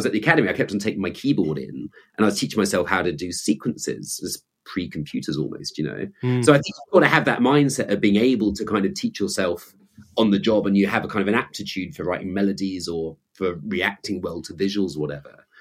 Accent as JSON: {"language": "English", "town": "Glasgow", "region": "Scotland", "country": "United Kingdom", "accent": "posh", "said": "I'm from Glasgow. I have my posh accent because I went down to posh school down south of England, and then went back up to Glasgow when I was 18 for the Royal Scottish Academy of Music, or the Conservatoire, as they call it now. And then, yeah, stayed there until I was about 40."}